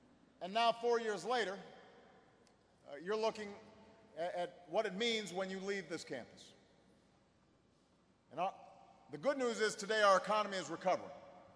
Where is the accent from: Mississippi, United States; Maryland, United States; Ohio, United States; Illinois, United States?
Illinois, United States; Chicago; I'm glad that my hometown of Chicago will get to return the hospitality